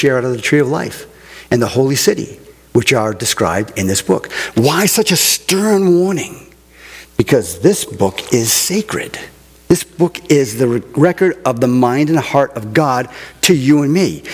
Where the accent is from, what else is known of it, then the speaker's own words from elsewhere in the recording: New England, United States; Those of you that don't know, I'm from New England.